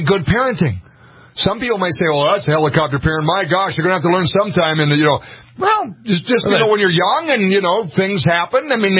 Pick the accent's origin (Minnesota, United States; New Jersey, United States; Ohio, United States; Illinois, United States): Minnesota, United States; Montevideo; Kay in Wilmer, Minnesota, not far from my hometown of Montevideo.